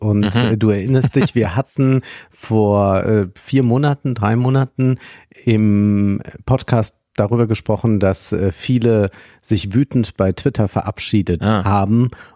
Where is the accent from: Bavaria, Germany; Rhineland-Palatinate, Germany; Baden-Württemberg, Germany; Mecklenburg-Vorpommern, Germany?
Rhineland-Palatinate, Germany; das Land Rheinland-Pfalz, mein Heimatland